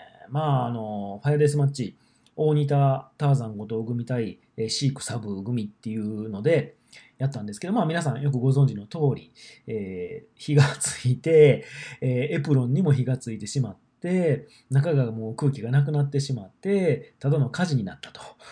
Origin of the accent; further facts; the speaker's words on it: Sanda, Hyogo, Japan; うちの地元です、兵庫県三田市の